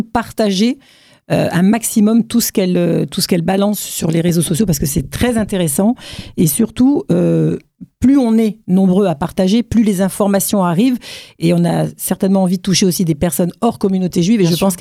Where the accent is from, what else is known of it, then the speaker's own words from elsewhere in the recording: France; mais pour nous aussi, en France, en tant que Français ?